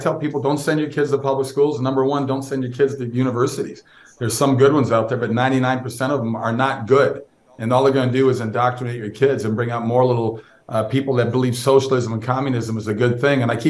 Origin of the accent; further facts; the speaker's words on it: Minnesota, United States; My parents were beside themselves, but I grew up in Minnesota